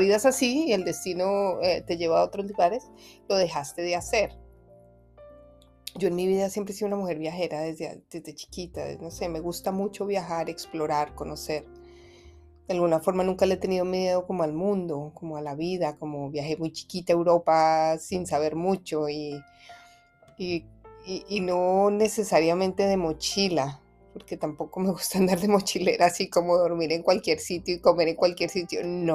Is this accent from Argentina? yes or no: no; Colombia; now in United States; yo siempre he sido una mujer mixta, colombiana, la única colombiana de todos, mi familia, todos nacieron acá, menos yo, y pues ahora vivo acá y soy americana también, tengo las dos nacionalidades.